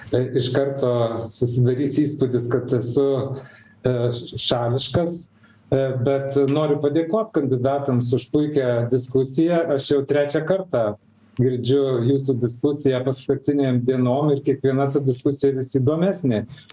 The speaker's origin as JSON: {"language": "Lithuanian", "town": "Vilnius", "region": "Vilnius County", "country": "Lithuania", "said": "Bet aš kaip vilnietis norėčiau žinoti vis dėlto"}